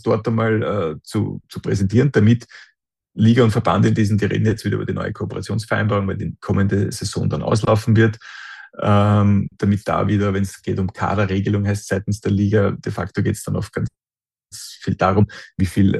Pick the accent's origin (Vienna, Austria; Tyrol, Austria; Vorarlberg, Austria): Vienna, Austria; Ich bin in Kaisermühl aufgewachsen.